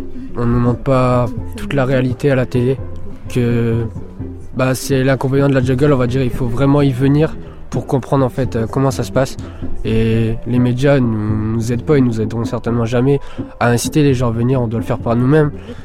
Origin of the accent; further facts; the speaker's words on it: Hauts-de-France, France; born there; Je suis né en Pas-de-Calais, des Ardennes françaises.